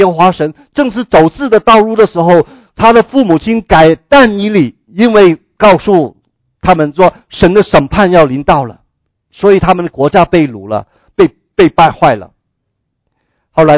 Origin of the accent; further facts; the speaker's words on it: China; 我们中国人以前说，那些买一个婢女回来